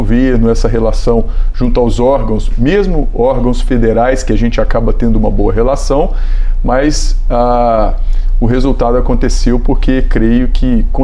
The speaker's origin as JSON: {"language": "Portuguese", "town": "Passos", "region": "Minas Gerais", "country": "Brazil", "tie": "born or raised there", "said": "no entorno de Passos, que é a minha terra natal, a minha base eleitoral maior."}